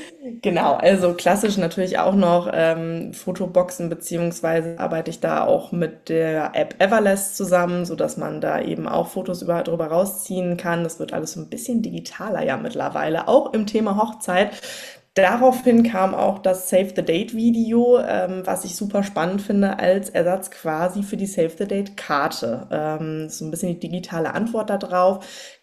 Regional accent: Cologne, North Rhine-Westphalia, Germany; ich komme aus Köln

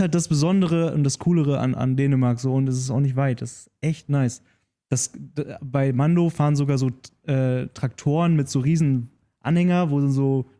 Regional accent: Nordhorn, Lower Saxony, Germany; Ja, das sind ja diese grünen Grenzen, das haben wir bei uns in Nordhorn auch direkt

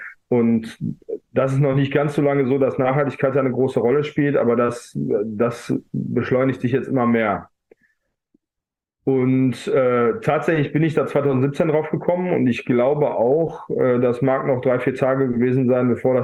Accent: Essen, North Rhine-Westphalia, Germany; die Stadt Essen, meine Heimatstadt

